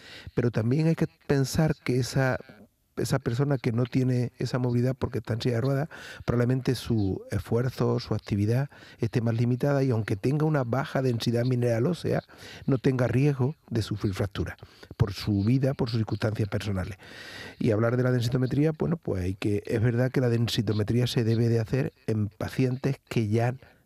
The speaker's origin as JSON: {"language": "Spanish", "town": "Carcabuey", "region": "Andalusia", "country": "Spain", "said": "Carcaboy es mi pueblo. Yo soy de la subbética cordobesa."}